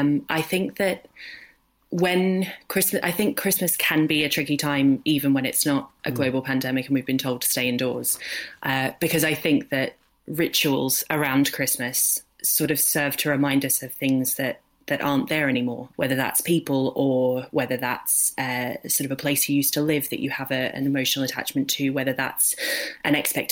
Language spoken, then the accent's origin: English; Queensland, Australia; I grew up in Queensland, which is tropical.